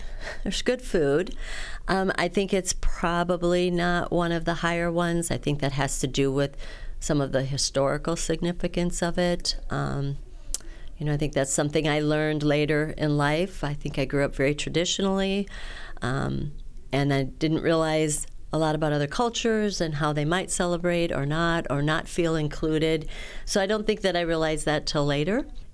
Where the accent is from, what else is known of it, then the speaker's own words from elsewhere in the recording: Sergeant Bluff, Iowa, United States; I am from Sergeant Bluff.